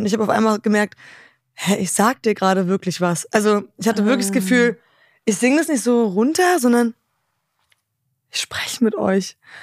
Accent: Germany; born there; Ich bin in Deutschland geboren, aber nur g

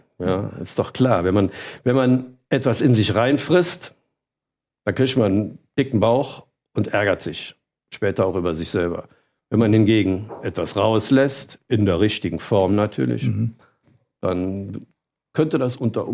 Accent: Cologne, North Rhine-Westphalia, Germany; ich komme jetzt aus Köln

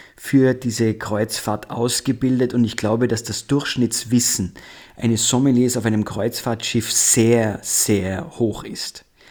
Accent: Austria; Also ich möchte sagen, in meinem Heimatland Österreich sind wir gut ausgebildet.

